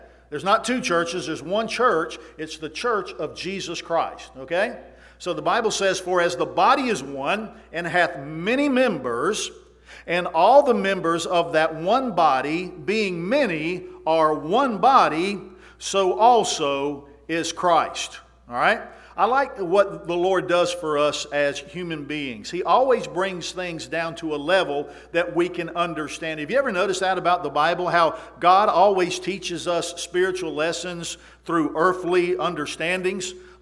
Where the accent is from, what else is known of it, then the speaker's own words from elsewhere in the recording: the South, United States; I'm from the South.